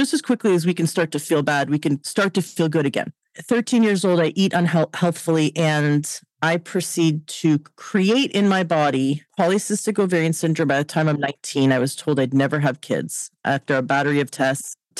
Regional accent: Canada; Because I'm from Canada.

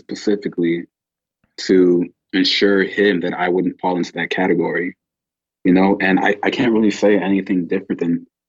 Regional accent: Chicago, Illinois, United States; growing up in Chicago, I have constant reminders

